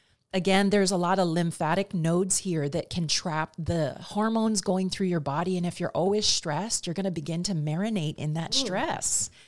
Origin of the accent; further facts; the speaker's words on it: Hawaii, United States; I know I'm from Big Island, just scrap, but not now.